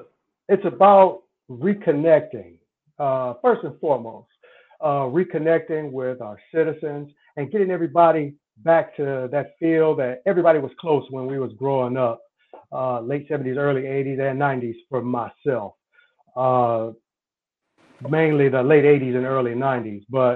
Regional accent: Muskegon Heights, Michigan, United States; I was born and raised here in Muskegon, born in Muskegon at Hackley, and raised here in the Heights.

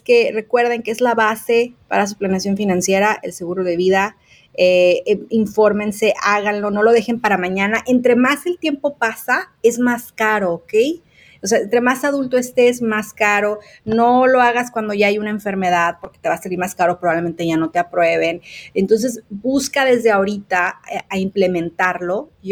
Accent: Mexico; Yo soy de México y en México este es de los seguros es un tabú

